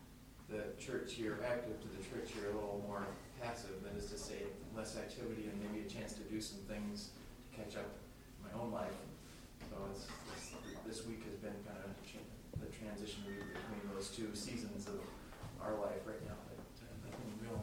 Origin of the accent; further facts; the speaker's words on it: Port Byron, Illinois, United States; I'm from Port Byron, Illinois, and I serve as a pastor at a church there.